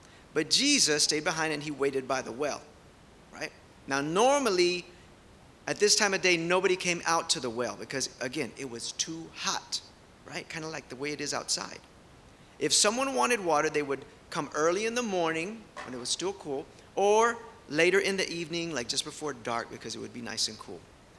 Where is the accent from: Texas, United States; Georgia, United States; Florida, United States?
Texas, United States; Houston; We come from Houston. It's very hot over there